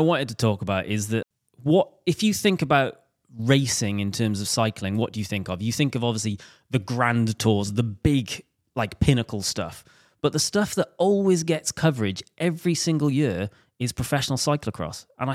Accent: Wales, United Kingdom; because it's Team Wales, I'm drawn to it being Welsh.

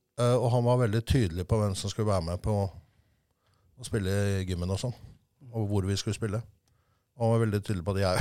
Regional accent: Stabæk, Akershus, Norway; Jeg 62, født i 62. Det liksom det ene året man kan si det. Fra Stabæk. Født og oppvokst på Krokevollen.

